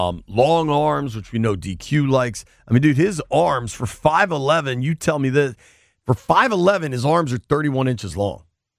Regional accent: United Kingdom; accent: British; trying to say that correctly and not with my weird British accent on TW words.

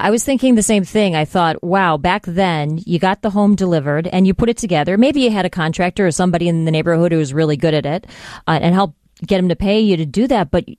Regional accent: Chicago, Illinois, United States; I grew up in Portage Park. It was about 73. I was 11 years old.

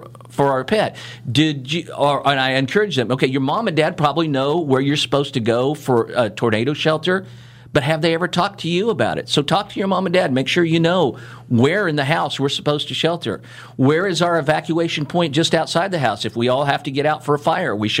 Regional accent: Belle Plaine, Kansas, United States; I'm grown up around here. I was born and raised down in Belle Plaine in Sumner County and have lived here basically all my life.

